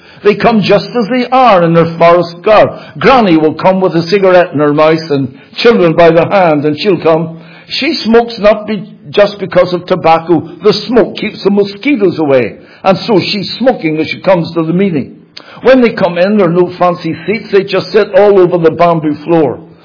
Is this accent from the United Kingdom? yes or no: yes; Belfast, Northern Ireland, United Kingdom; Again, I say, I came from Belfast.